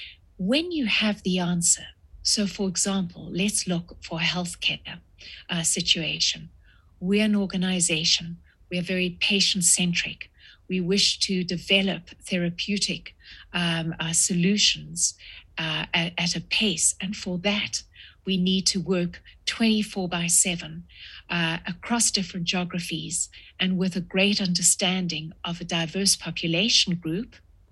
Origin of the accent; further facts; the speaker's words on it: South Africa; Growing up in South Africa at such a time really does impact you.